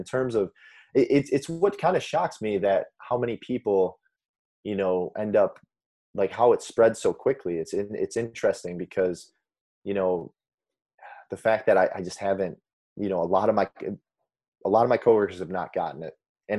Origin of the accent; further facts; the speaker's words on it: Indiana, United States; moved away as an adult; also born or lived in Chicago; now in California, United States; I'm from Indiana. So I started, I worked in Chicago for about a year and a half, 2 years. And then I just shot to California.